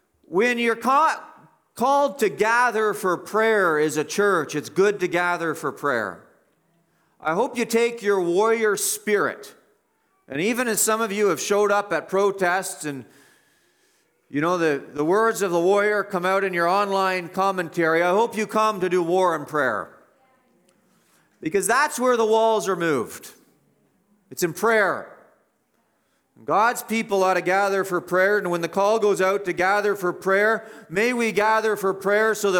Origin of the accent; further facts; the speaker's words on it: Canada; How did I personally contribute to this mess as a Canadian?